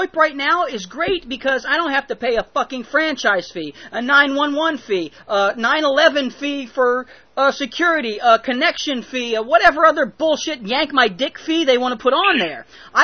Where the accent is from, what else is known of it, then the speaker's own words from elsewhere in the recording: United States; As an American, it's frustrating.